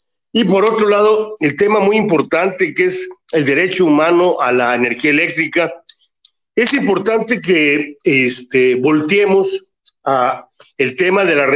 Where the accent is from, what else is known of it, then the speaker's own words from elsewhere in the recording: Oaxaca, Mexico; de manera terca, necia, como somos los oaxaqueños, lo volvemos a plantear ahora